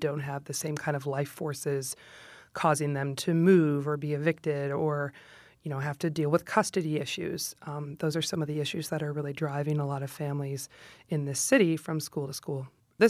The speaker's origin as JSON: {"language": "English", "town": "St. Louis", "region": "Missouri", "country": "United States", "tie": "born or raised there", "said": "I grew up in St. Louis and I went to suburban schools"}